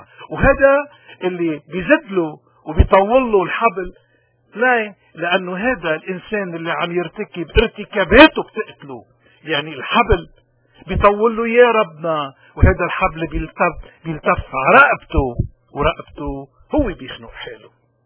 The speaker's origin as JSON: {"language": "Arabic", "country": "Lebanon", "said": "ونحن منا ابدا بلبنان او بالاغتراب كلبنانيين بجزر عايشين"}